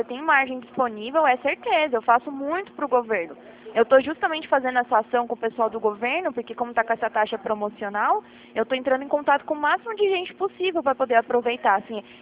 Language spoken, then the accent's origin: Portuguese; Prudentópolis, Paraná, Brazil; born there; eu nasci lá em Prudentópolis, no Paraná, é uma região que só tem russo, ucraniano